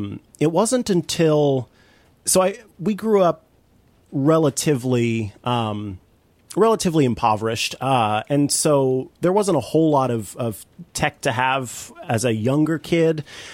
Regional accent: St. Joseph, Missouri, United States; certificate has me born in St. Joseph, Missouri, which is where the hospital was, and it is what I consider my hometown.

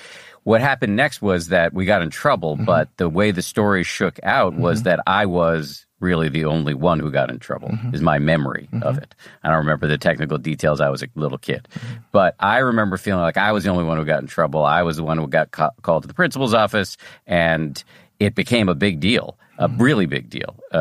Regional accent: Newton, Massachusetts, United States; I grew up in Newton, Massachusetts, mm-hmm. which is not far from where you are right now

